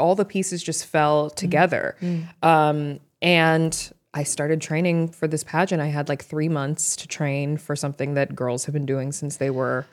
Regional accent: Potomac, Maryland, United States; Because that's where I'm from Potomac, Maryland.

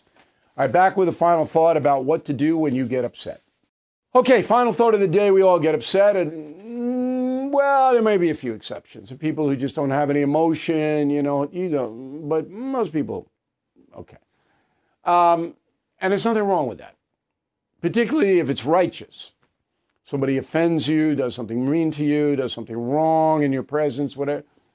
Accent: Ireland; I wait 48 hours because I'm Irish.

